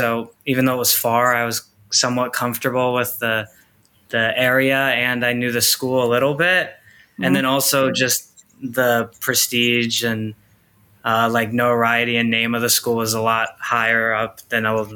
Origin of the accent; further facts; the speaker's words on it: California, United States; now in New York, United States; I'm from California originally, but I'm in New York.